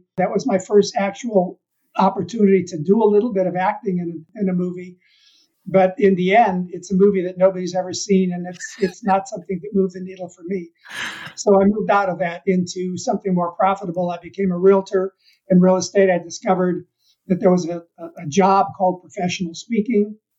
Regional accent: Chicago, Illinois, United States; I grew up in Chicago watching these wonderful Road to Zanzibar movies and all kinds of comedies and things.

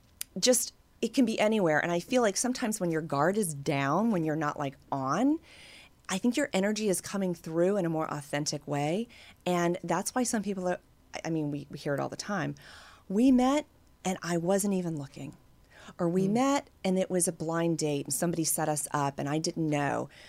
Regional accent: the South, United States; I'm from the East Coast too, and I'm from the South.

